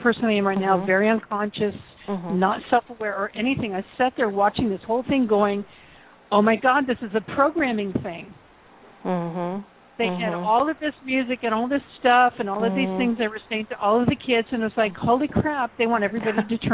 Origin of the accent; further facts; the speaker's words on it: Canada; although I was brought up Anglican in Canada and was involved in the Episcopal Church and stuff